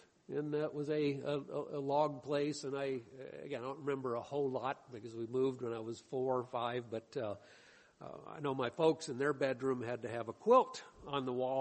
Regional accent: Michigan, United States; Now, I was from Michigan. That's a farm in Michigan.

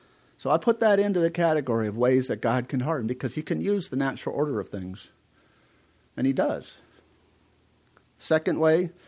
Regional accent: Alaska, United States; I grew up in Alaska, so I always go to this, you know.

